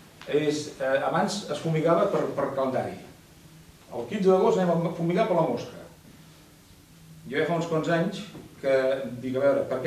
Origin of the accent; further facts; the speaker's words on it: Catalonia, Spain; Bueno, sí, coneixem tots som de Sant Feliu.